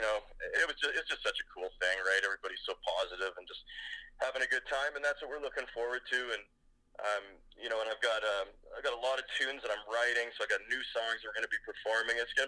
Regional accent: Winnipeg, Manitoba, Canada; now in Calgary, Canada; I'm a singer-songwriter, born and raised in Winnipeg. Presently living out in Calgary

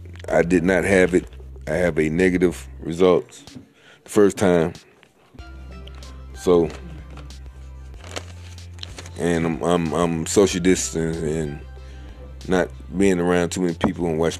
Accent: Ben Hill, Georgia, United States; now in Clayton County, United States; I'm from Ben Hill. I stay in Clayco right now. I'm from Ben Hill. I was born in Ben Hill, Southwest Hospital.

